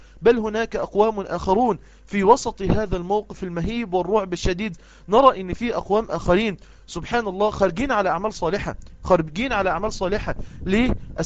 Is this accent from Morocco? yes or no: no; Egypt; يعني إيه بنسميها إحنا عندنا في مصر لباسة